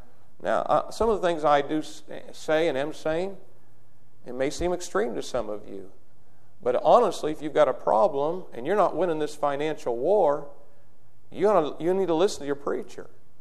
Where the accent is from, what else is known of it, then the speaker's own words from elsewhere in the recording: Brazil, Indiana, United States; When I was growing up in Brazil, he'd take us.